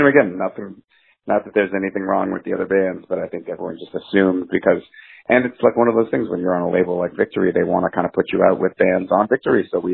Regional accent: Massachusetts, United States; moved away as an adult; also born or lived in New York; now in Nashville, United States; Yeah, well, I grew up in Massachusetts. I moved to New York in 2003 when I joined … the rest of the guys were all New York based. Anthony and I moved to Nashville just about 5.5 years ago.

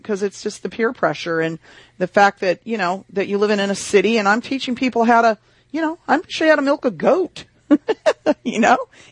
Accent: Texas, United States; born there; also born or lived in Oregon; I was born in Texas, and then I moved to Oregon, of all places.

